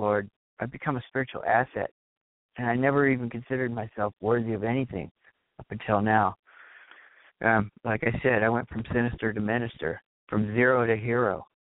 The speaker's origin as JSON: {"language": "English", "region": "California", "country": "United States", "lives_now": "Edwardsburg, United States", "said": "I live in Edwardsburg, Michigan. I was originally from California, where a lot of bad things happened to me."}